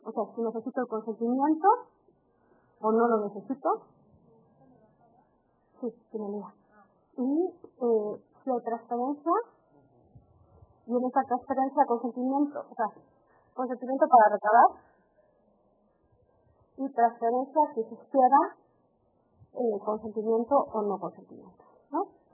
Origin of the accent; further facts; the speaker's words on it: Mexico; porque simplemente porque somos mexicanos